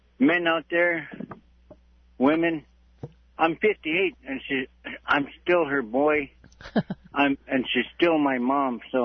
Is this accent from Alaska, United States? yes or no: yes; Bethel, Alaska, United States; I try to greet them and welcome them to Bethel because this is my hometown, man. I don't care about anybody else trying to claim Bethel. It's my hometown. I'm born and raised here.